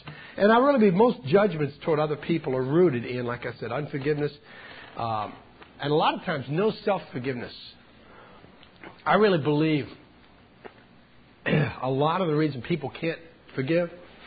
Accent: New Orleans, Louisiana, United States; I kept seeing this scene in my backyard when I grew up in New Orleans, Louisiana.

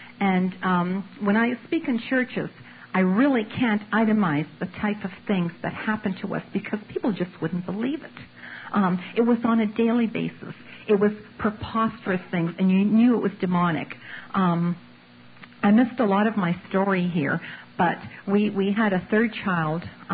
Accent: Canada; I was raised in Canada from the time I was like 5 years old

